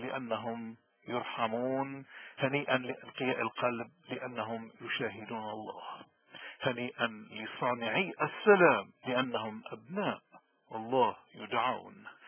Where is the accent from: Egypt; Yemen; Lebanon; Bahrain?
Lebanon; اليوم ما أحوجنا كلبنانيين وين ما كنا، وخصوصا اللي بيشتغلوا بالإعلام